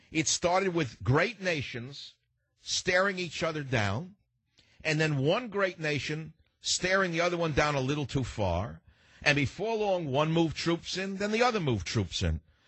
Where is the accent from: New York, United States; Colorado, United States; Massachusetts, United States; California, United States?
New York, United States; New York City; I understand the history of my own life growing up in New York City.